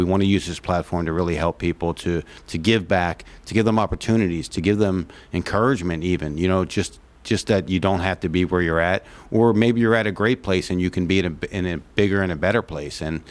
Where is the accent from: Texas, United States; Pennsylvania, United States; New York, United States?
Pennsylvania, United States; Philadelphia; I'm a Philadelphian through and through. I love Philadelphia